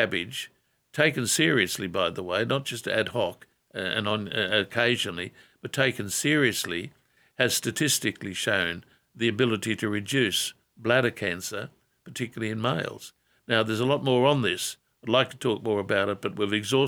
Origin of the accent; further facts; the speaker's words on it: Adamstown, New South Wales, Australia; You're in Adamstown. I was born and raised in Adamstown, a good old town.